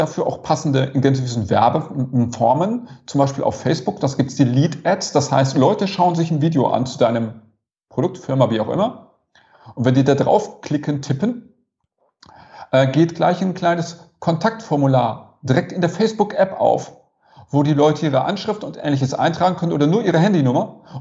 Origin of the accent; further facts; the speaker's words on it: North Rhine-Westphalia, Germany; Ich komme aus Ostwestfalen